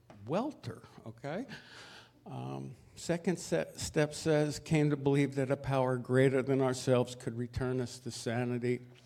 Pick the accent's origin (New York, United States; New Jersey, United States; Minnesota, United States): New Jersey, United States; I was born into an alcoholic home. Wasn't the worst of homes, just was an alcoholic home. And I was raised as a surfer in New Jersey.